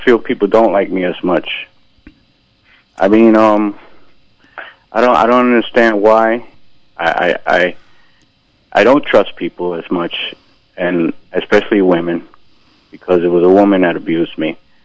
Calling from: Brooklyn, New York, United States; from Brooklyn.

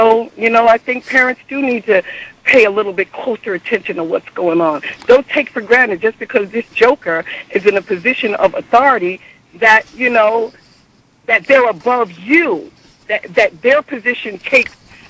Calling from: New Jersey, United States; I'm calling from New Jersey.

